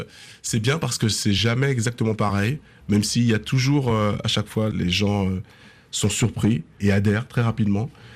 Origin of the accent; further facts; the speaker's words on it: Guadeloupe; en tant que Guadeloupéen